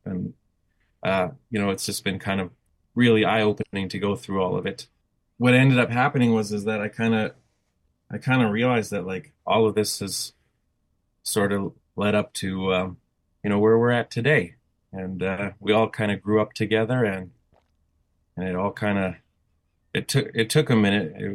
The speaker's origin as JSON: {"language": "English", "town": "Kleefeld", "region": "Manitoba", "country": "Canada", "tie": "born or raised there", "said": "I was born and raised in Kleefeld, Manitoba."}